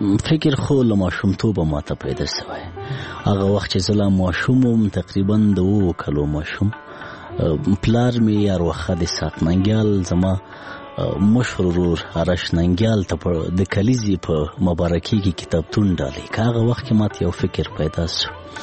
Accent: Laghman, Afghanistan; زه په لغمان کې پیدا شویم، په لغمان کې را لوی شویم، ښوونځی مې په لغمان کې لوستی

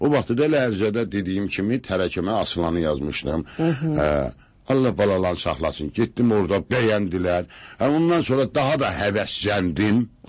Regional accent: Salyan, Salyan District, Azerbaijan; dedim, mən Səliyandan gəlmişəm

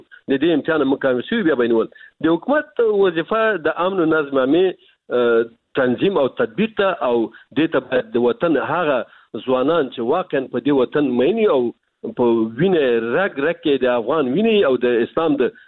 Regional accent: Baghlan, Afghanistan; په هغه منطقه کې چې موږ د بغلان یو ډنډیګوري هلته هم ځورونې کوي، په بغلان کې هم لاسونې کوي

